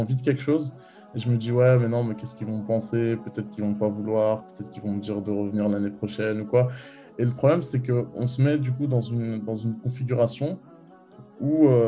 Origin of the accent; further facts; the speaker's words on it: Aulnay-sous-Bois, Île-de-France, France; J'ai 23 ans. Je suis né à Bondy dans le 93 et j'ai grandi à Aulnay-sous-Bois. C'est la ville où je vis actuellement.